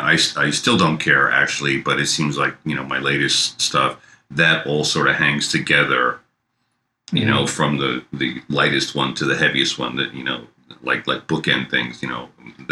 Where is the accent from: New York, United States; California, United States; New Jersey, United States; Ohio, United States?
New York, United States; I mean, I grew up in New York with WBAI